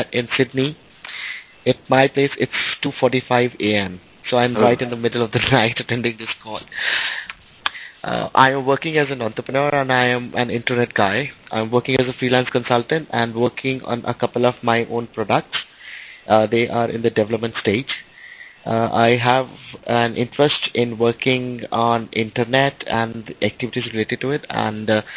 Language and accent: English; India; I am from India